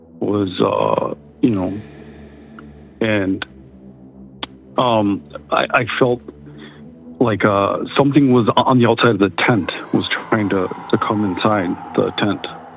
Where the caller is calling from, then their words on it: St. Paul, Minnesota, United States; Calling from St. Paul, Minnesota.